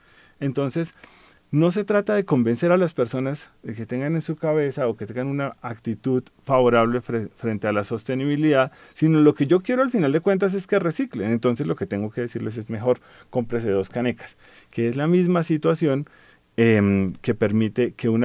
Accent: Colombia; a nosotros como colombianos nos costó 0 pesos formar esa persona

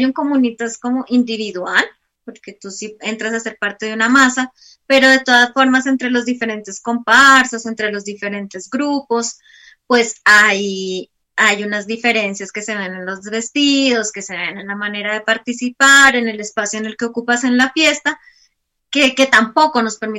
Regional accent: Santa Marta, Magdalena, Colombia; also born or lived in Bogotá; yo crecí en Santa Marta, yo nací en Bogotá, pero crecí en Santa Marta

